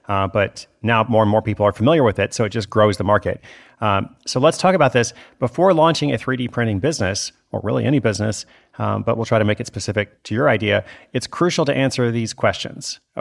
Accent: Portland, Oregon, United States; I'm actually in Portland, Oregon, my hometown, tonight.

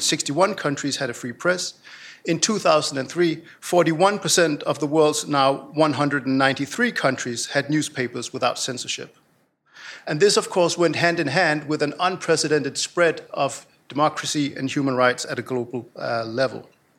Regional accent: Denmark; In my home country, Denmark

